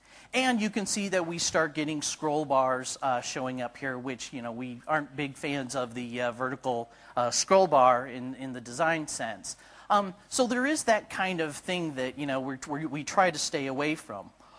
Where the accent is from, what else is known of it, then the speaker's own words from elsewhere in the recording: United States; As you might recognize from my accent, I'm from the United States.